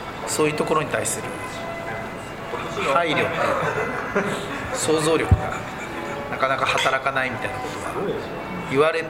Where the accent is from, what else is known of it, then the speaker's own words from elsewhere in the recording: Seto Inland Sea, Japan; やっぱり僕ら瀬戸内で育ったから雪の経験ってほとんどやっぱ数年に1回ぐらいしかその雪が積もるみたいなことないから